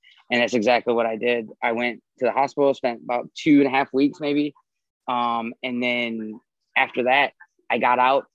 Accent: Wisconsin, United States; born there; And I was born in Wisconsin, so I was a Packers fan.

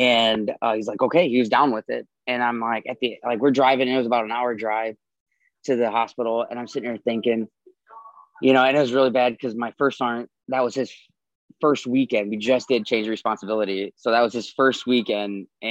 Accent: Wisconsin, United States; born there; And I was born in Wisconsin, so I was a Packers fan.

